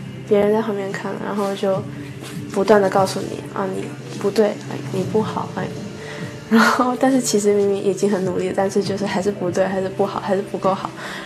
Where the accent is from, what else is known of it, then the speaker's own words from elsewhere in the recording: Taiwan; 我本身从小在台湾长大嘛，所以对中国历史、中国文化比较了解